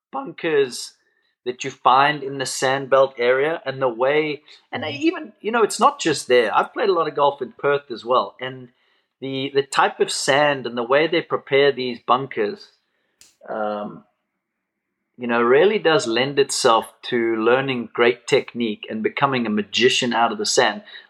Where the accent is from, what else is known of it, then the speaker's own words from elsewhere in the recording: South Africa; And as a South African, we'll adopt Tony Johnson for a second.